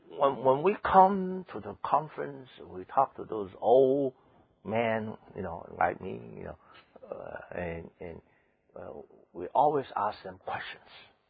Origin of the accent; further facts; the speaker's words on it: Hong Kong; English is a second language; I am a Beijingese from Hong Kong. So, you know, my English is lousy, but my Mandarin and Cantonese are perfect, almost perfect.